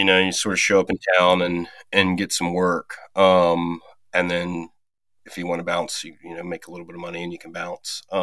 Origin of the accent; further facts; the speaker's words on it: Baton Rouge, Louisiana, United States; now in Portland, United States; Originally, I'm from the suburbs outside of Baton Rouge.